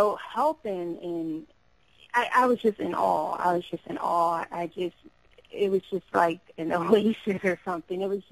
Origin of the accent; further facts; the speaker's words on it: Philadelphia, Pennsylvania, United States; I'm from Philadelphia, born and raised, grew up majority of my life in West Philadelphia.